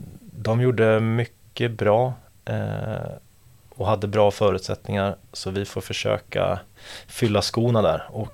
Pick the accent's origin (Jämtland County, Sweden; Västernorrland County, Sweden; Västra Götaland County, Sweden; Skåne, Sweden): Västra Götaland County, Sweden; Gothenburg; now in Stockholm, Sweden; Men jag är från Göteborg från början.